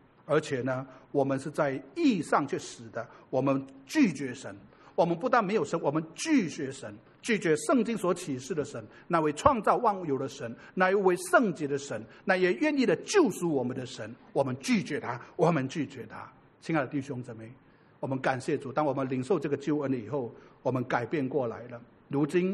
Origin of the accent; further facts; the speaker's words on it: Indonesia; 我小时候在印尼，我常常跟我的父亲出海